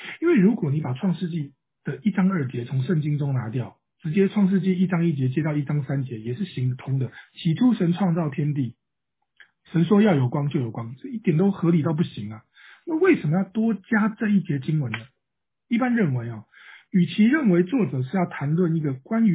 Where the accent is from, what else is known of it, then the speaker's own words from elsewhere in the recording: Taiwan; 我是从小土生土长在台湾嘛